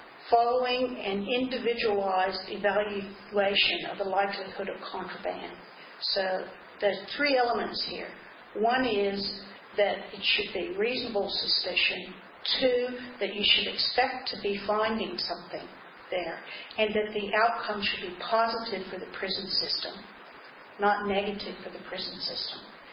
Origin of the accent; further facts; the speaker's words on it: United States; As you probably can tell by my accent, I come from the United States originally.